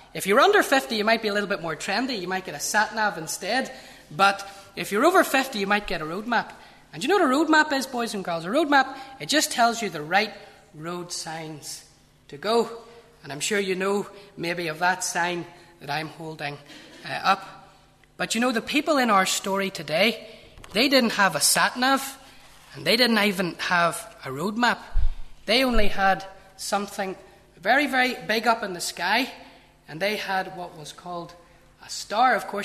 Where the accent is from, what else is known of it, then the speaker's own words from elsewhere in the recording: Newtownards, Northern Ireland, United Kingdom; I'm from Newton Ards, and whenever I go to see relatives, I'll have to go very, very far away for Christmas.